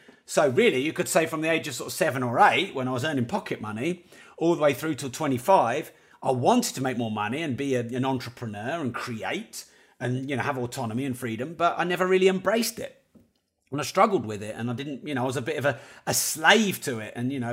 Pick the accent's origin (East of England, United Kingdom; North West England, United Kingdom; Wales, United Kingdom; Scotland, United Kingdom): East of England, United Kingdom; Peterborough; forgive me if my pronunciation is terrible. I am from Peterborough after all.